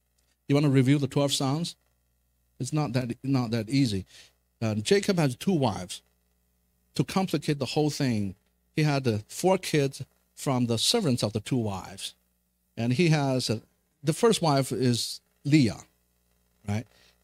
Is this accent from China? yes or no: yes; China; I was raised in China. I was brainwashed to hate all the religions.